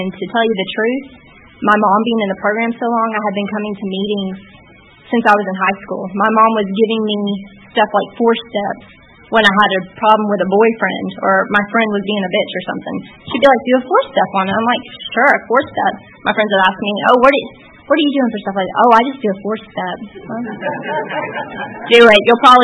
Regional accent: Galax, Virginia, United States; And I met a guy from up around where I was from. I'm from Galax, Virginia, and he was from up in Roanoke.

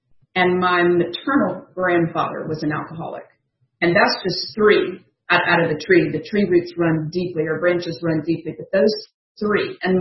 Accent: Atlanta, Georgia, United States; born there; I'm an alcoholic. And my sobriety date is July the 6th of 2008. I was born in February of 1964, right here in Atlanta at Georgia Baptist Hospital.

